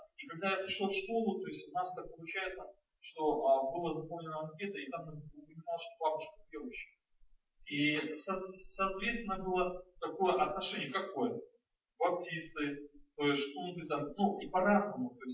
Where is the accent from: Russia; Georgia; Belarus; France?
Belarus; я приехал из Беларуси